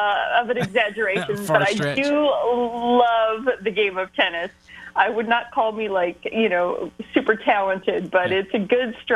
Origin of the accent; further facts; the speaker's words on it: Midwest, United States; also born or lived in Nashville; We moved from Nashville, Tennessee, where I originally worked in the music business in Nashville. So that's what got me there. I grew up in the Midwest.